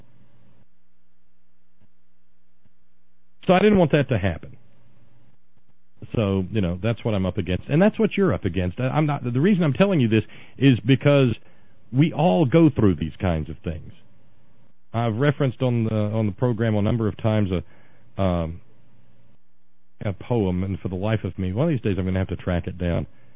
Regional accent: United States; And you know what? As an American, that is an icky feeling.

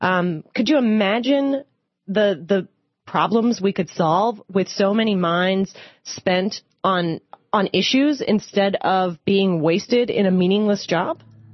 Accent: Hollywood, Florida, United States; I wanted to check in with Richard in Hollywood, Florida, my hometown, actually

